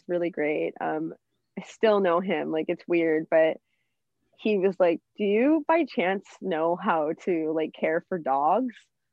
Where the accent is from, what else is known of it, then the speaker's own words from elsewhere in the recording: Florida, United States; I was born in Florida, so I was living all around Florida.